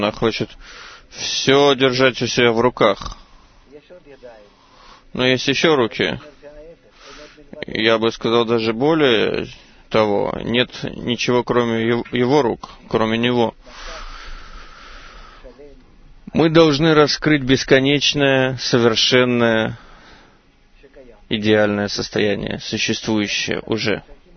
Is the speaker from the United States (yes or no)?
yes; Florida, United States; я из Флориды.